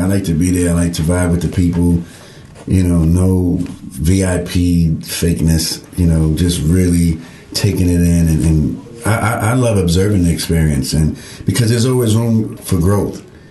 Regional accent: Bronx, New York, United States; And then I did it in the South Bronx, which is my hometown, because I just felt like, one, I wanted to bring something back home

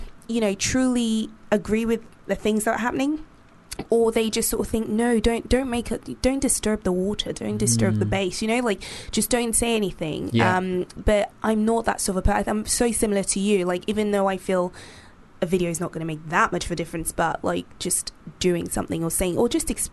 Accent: Nigeria; I have bigger people in my family. I mean, I grew up in Nigeria.

